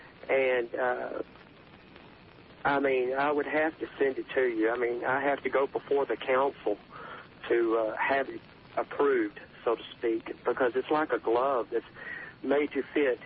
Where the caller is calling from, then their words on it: Texas, United States; I'm calling from Texas, and I drive a truck.